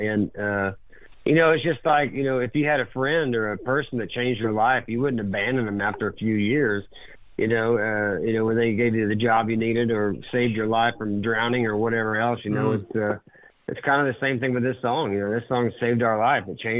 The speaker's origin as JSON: {"language": "English", "region": "Oklahoma", "country": "United States", "tie": "born or raised there", "said": "Yeah, born and raised in Oklahoma"}